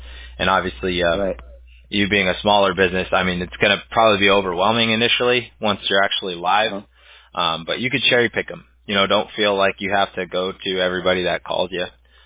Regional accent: Huntington Beach, California, United States; I grew up in Huntington Beach, actually, originally, and then I moved to Newport Beach

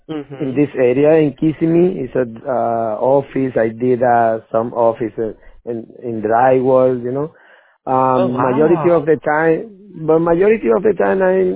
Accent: Puerto Rico; moved away; I come from Puerto Rico, and I did a big project in Puerto Rico. Yeah, I moved from Puerto Rico, you know, after

